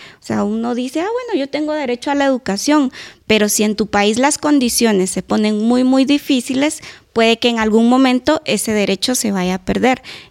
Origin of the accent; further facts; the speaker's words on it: Guatemala; se aplica lamentablemente también para Guatemala, y creo que ella habló de algo que en mi país se da mucho